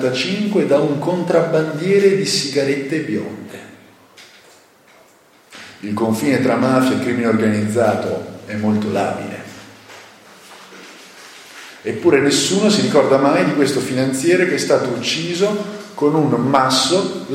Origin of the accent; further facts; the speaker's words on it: Veneto, Italy; Noi veneti l'abbiamo fatto.